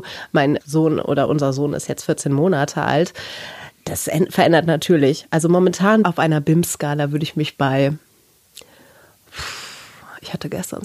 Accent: Rhineland, Germany; Ich komme ja aus dem Rheinland.

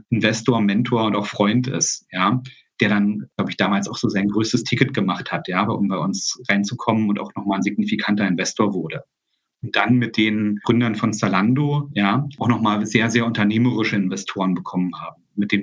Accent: East Germany, Germany; Ich komme ja aus der DDR

